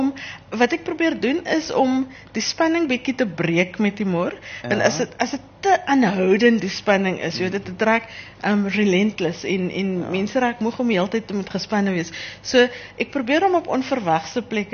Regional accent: Grabouw, Western Cape, South Africa; ek het natuurlijk in Grabouw groot geword

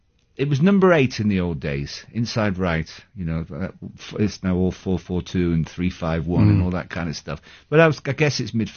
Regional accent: Bristol, South West England, United Kingdom; And I was raised in Bristol, and that's it, really.

